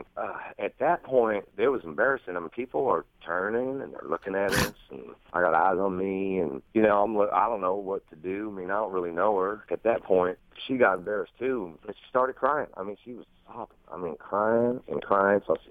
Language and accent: English; the South, United States; I'm from the South, and she's from the South.